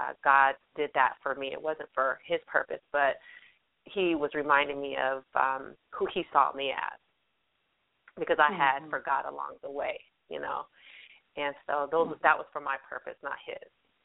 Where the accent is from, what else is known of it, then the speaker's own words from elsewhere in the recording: Arizona, United States; also born or lived in Decatur, Illinois; I am originally from Decatur, Illinois, which is a small town, which is south of Chicago, Illinois. My dad moved us to Arizona, so he moved us to the West Coast when I was about 10, grew up there